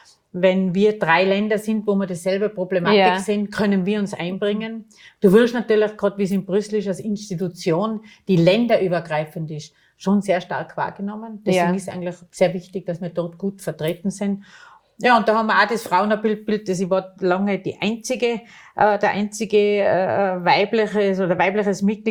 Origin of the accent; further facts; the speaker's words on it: Austria; ist es schön, als Österreicherin in Europa so wahrgenommen zu werden.